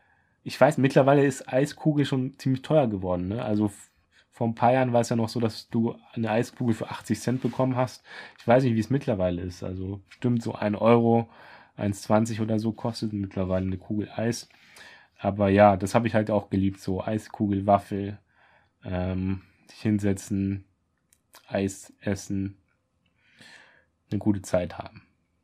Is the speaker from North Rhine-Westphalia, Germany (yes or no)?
no; Hesse, Germany; now in Berlin, Germany; oder auch von Berlin nach Hessen, also in meine Heimat.